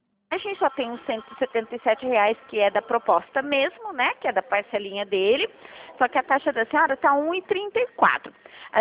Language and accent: Portuguese; São José dos Campos, São Paulo, Brazil; eu sou de São José dos Campos